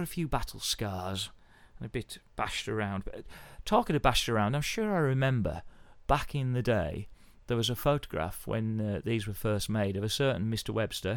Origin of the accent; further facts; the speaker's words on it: North West England, United Kingdom; I'm from Cumbria